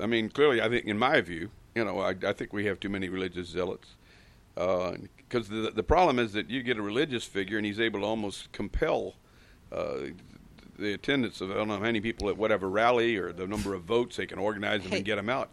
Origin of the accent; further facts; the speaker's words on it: Florida, United States; I guess certainly by the time I was 15, I was raised in Florida.